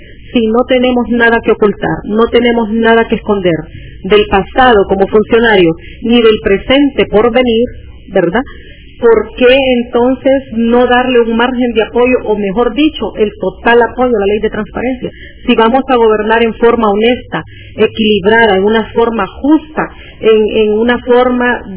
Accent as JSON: {"language": "Spanish", "country": "Honduras", "said": "el bienestar del Estado y de todos como hondureños"}